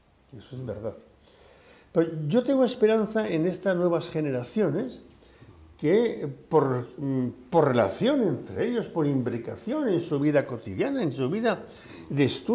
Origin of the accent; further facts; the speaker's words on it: Basque Country, Spain; yo soy vasco y Euskadi está hoy entre España y Francia, luego. Hay algo de español en mí y algo de francés.